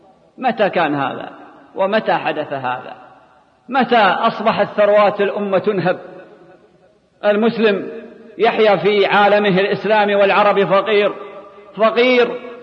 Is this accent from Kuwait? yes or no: yes; Kuwait; عندنا في الكويت بلد ديمقراطي